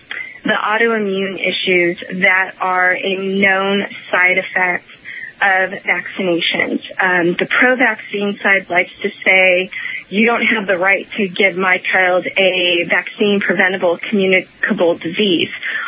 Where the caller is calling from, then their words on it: California, United States; I'm calling from California regarding the SB 277 injunction.